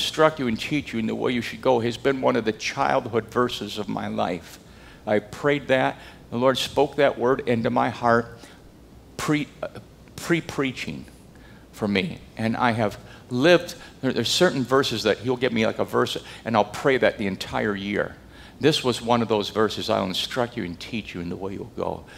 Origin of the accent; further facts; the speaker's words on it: Texas, United States; You know, it was almost like, you know, I'm from Texas.